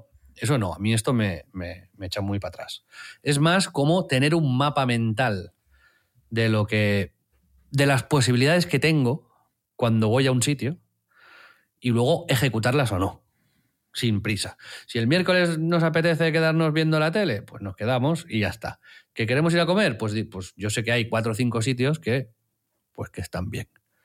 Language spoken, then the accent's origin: Spanish; Tiana, Catalonia, Spain; Es que yo, como me crié en Tiana... Uh-huh. Badalona está más cerca y era muy fácil ir al estadio